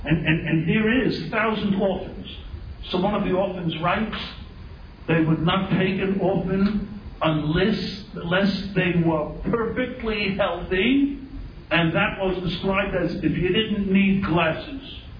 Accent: Williamsburg, United States; All my children were born in Toronto. All right, my wife is from Toronto. I'm from Williamsburg.

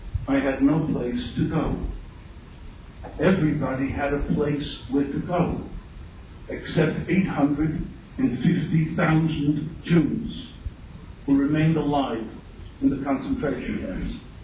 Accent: Williamsburg, United States; All my children were born in Toronto. All right, my wife is from Toronto. I'm from Williamsburg.

